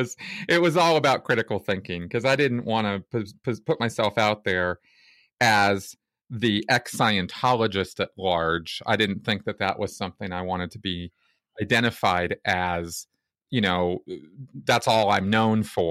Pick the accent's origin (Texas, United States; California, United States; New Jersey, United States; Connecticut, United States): California, United States; also born or lived in Minnesota; now in Denver, United States; Minnesota is sort of an ungodly place to live when you're born and raised in California. And so I came to Denver